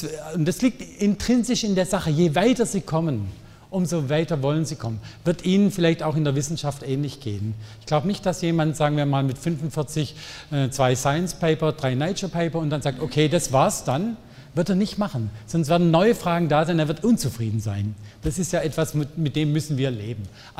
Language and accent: German; Southern Germany, Germany; Ja, Sie haben gehört, ich komme aus Süddeutschland, ich mache eine Menge an grammatikalischen Fehlern.